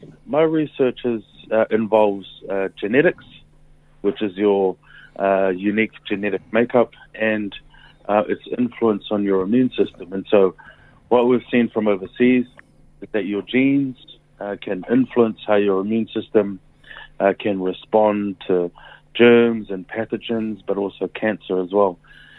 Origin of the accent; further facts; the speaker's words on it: Tonga; now in New Zealand; So I was born in Tonga. Mum and Dad moved here to New Zealand when I was still very young. So I started off primary school years here, and then we'd moved back to Tonga, where I then attended high school there.